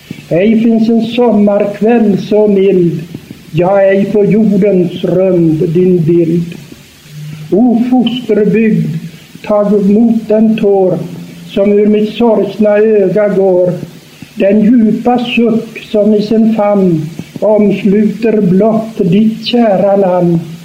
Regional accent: Selånger, Västernorrland County, Sweden; som skildrar en händelse från verkliga livet hemma i Selånger. Det var tre barn som satt på stranden av Selångersån och lekte

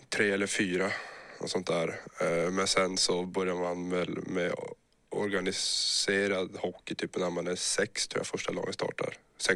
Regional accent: Luleå, Norrbotten County, Sweden; Jag är då född och uppvuxen i Luleå, lite bit utanför en liten ort som heter Gammelstaden.

